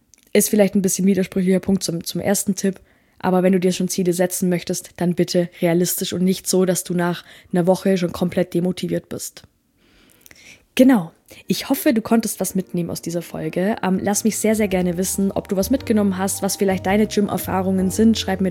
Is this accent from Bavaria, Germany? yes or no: yes; Bavaria, Germany; Also, ich komme ja aus dem Allgäu.